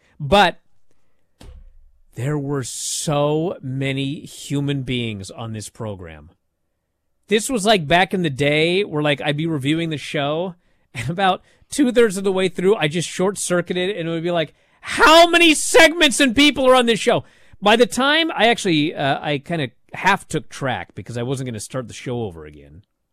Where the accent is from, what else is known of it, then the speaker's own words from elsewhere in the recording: Canada; For me, coming as an independent wrestler from Canada whose background is I'm British.